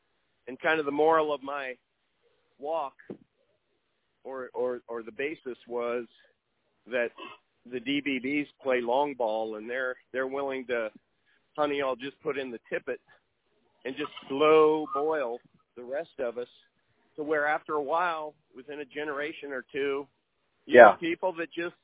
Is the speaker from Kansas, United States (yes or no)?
yes; Goodland, Kansas, United States; also born or lived in Ames, Iowa; I was born in Goodland, Kansas, which is, you know, 4,000 people, right? I didn't move from there until I was 12 years old.